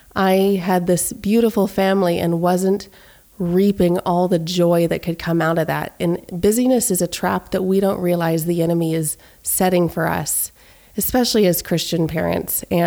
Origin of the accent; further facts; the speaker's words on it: Kansas City, Missouri, United States; now in Nashville, United States; We live in Nashville. We've lived here for about a year and a half. We are transplants from Kansas City, and we're loving it.